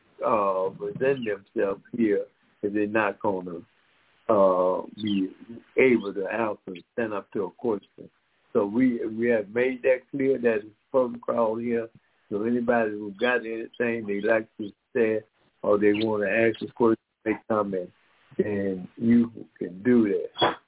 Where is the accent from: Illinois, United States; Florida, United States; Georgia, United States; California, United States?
Georgia, United States; Decatur; And Dayak, while we are from Decatur, Georgia, in Atlanta, and Decatur, Georgia, in Georgia.